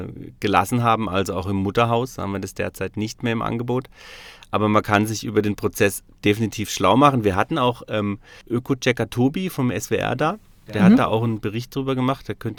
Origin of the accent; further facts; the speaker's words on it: Freiburg, Baden-Württemberg, Germany; also born or lived in Stuttgart; Ja, ich bin, tatsächlich, ich bin in Freiburg geboren.